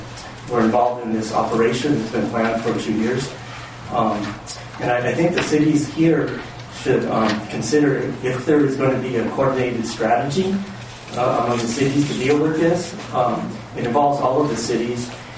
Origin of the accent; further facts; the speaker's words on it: Rancho Mirage, California, United States; from Rancho Mirage.